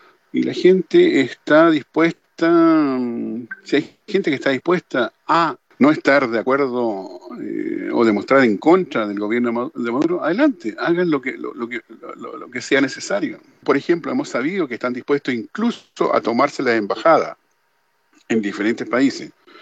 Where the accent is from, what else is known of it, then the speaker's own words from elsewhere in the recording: Chile; Yo soy chileno y eso es lo que nos ocurrió a nosotros. Cuando entró Pinochet y su dictadura, 1 millón de chilenos tuvimos que salir.